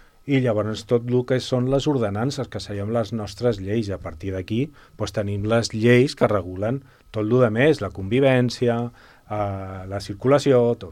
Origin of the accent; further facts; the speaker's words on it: Castellà, Catalonia, Spain; I jo vaig néixer pues aquí a Castellà i de tota la vida d'aquí.